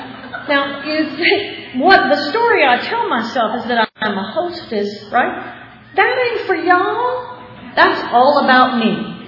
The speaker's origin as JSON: {"language": "English", "town": "Buda", "region": "Texas", "country": "United States", "said": "It's called the Buda Big Book Group because I'm from Buda, Texas."}